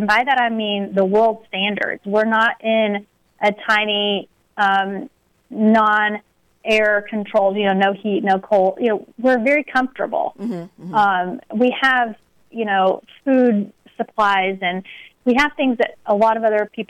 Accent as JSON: {"language": "English", "town": "Corsicana", "region": "Texas", "country": "United States", "tie": "born or raised there", "said": "There's a wonderful physician in my hometown of Corsicana, Texas."}